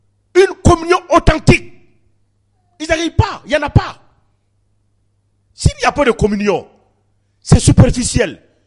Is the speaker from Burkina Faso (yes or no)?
yes; Ouagadougou, Centre, Burkina Faso; Mais toutes les fois que je viens, je me sens comme si j'étais chez moi à Ouagadougou.